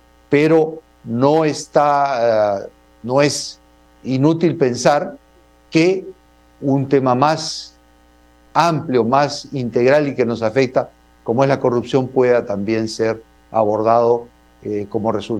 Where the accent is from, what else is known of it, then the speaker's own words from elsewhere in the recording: Peru; Yo me precio de haber sido uno de los negociadores peruanos en el año 96